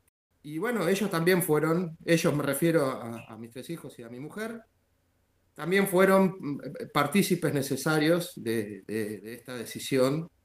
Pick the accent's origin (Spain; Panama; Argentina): Argentina; Buenos Aires; now in Pueblo Belgrano, Argentina; Nací en Buenos Aires y he vivido en varios lugares del país, pero los últimos años los pasé en Buenos Aires.